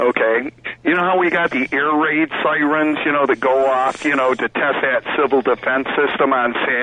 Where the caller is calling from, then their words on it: Michigan, United States; from Michigan.